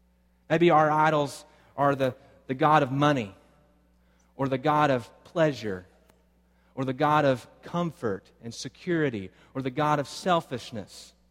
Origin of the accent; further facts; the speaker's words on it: Arkansas, United States; I am an Arkansas Razorback fan because I grew up in Arkansas and just kind of gets in your blood